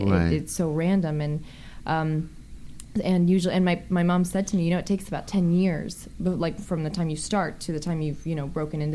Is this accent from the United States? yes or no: yes; East Coast, United States; now in Los Angeles, United States; Yeah, and also I grew up on the East Coast, so I just kind of wanted to change. And I'd always sort of dreamt of Hollywood, and it was so romantic to me to move to L.A. and become a star.